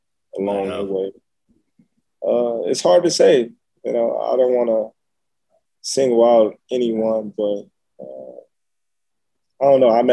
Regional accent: Nebraska, United States; Yeah, born and raised. Still here today.

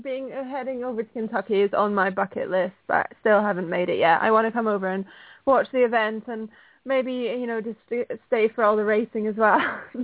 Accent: Scotland, United Kingdom; he grew up about 10 miles from where I grew up in Scotland.

